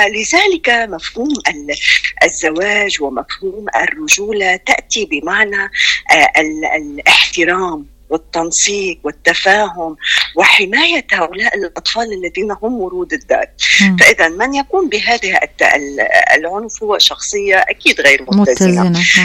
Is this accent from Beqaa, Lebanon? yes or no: no; South Governorate, Lebanon; بدي وجه تحية من القلب، من الضاحية الجنوبية،